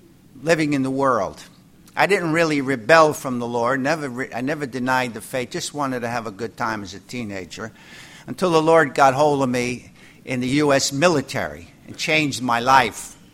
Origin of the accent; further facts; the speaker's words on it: Jersey City, New Jersey, United States; also born or lived in Hoboken; I was born in Hoboken, New Jersey, and was born in the Hoboken Gospel Chapel and grew up in the Gospel Hall on the Plank Road in Jersey City, when it used to be there.